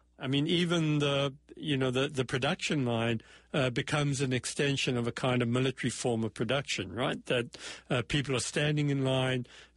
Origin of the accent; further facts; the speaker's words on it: South Africa; But I grew up in South Africa where, you know, to go to school, you had to get dressed in a uniform